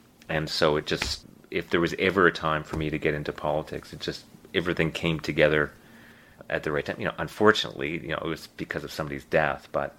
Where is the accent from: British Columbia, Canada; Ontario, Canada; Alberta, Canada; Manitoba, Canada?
Manitoba, Canada; Winnipeg; moved away as an adult; now in Nova Scotia, Canada; The reason I came to Nova Scotia was to go to Dalhousie Law School. I was born and raised in Winnipeg.